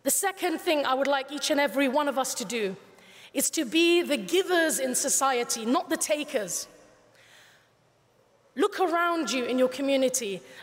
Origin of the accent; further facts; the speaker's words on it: United Kingdom; And the sixth thing that I would like all of us as British Muslims to do is to live for a vision beyond our own lives.